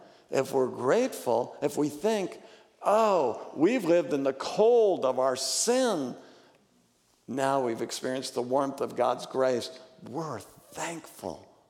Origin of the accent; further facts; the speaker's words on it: Oregon, United States; also born or lived in Los Angeles; now in Minnesota, United States; But Minnesota, I'm from Oregon originally. I'm not a native Minnesotan. And before I lived in Minnesota, I lived 6 years in Los Angeles area.